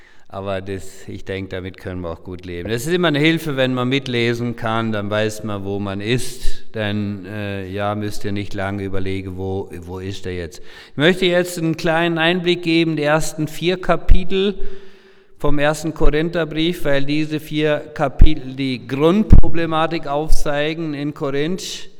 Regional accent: Chaco, Paraguay; first language Low German; German is a second language; moved away as an adult; now in Switzerland; sind nach Paraguay ausgewandert in den Gran Chaco, wo ich aufgewachsen bin. Plattdeutsch als Muttersprache, Deutsch haben wir gehabt in der Schule. Ich bin mit 25 und halb bin in die Schweiz gekommen, zum ersten Mal nach Europa

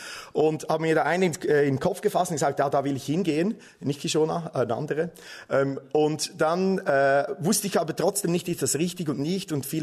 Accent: Switzerland; wie ihr vielleicht schon hört, ich bin Schweizer

